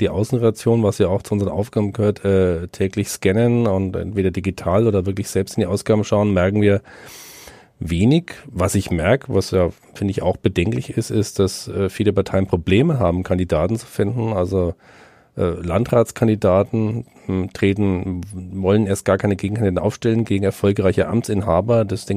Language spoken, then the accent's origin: German; Bavaria, Germany; ich weiß, wo ich herkomme aus der Fränkischen Schweiz